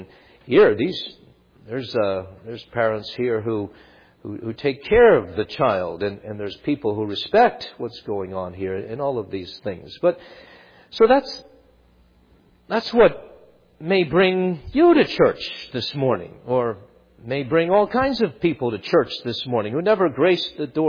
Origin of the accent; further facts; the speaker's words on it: Long Island, New York, United States; when I was growing up on Long Island, New York, there was a Jew who lived across the street